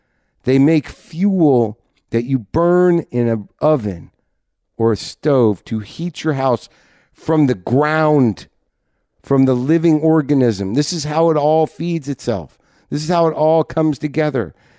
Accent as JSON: {"language": "English", "country": "United States", "said": "And I don't know if that's me being an American and not very polite."}